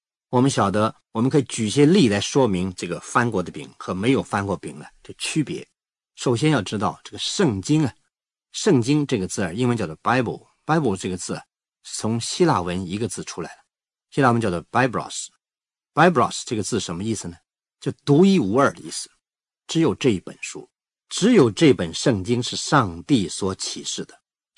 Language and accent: Chinese; northern China, China; 我是北方人呢、我们北方人常常吃面食，吃饼啊。